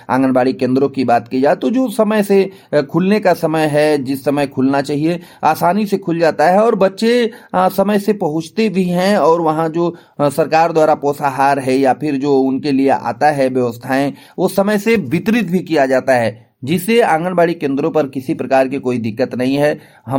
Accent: Ghazipur, Uttar Pradesh, India; मैं गाजीपुर जनपद का रहने वाला हूं और मेरा पिन कोड है 2752।

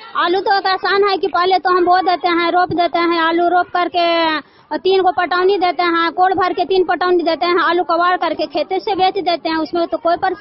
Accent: Kela Bigha, Bihar, India; मैं शिव गुरु जीविका के अध्यक्ष हूं और पोस्ट तेलहाड़ा जिला नालंदा के मैं रहने वाली हूं।

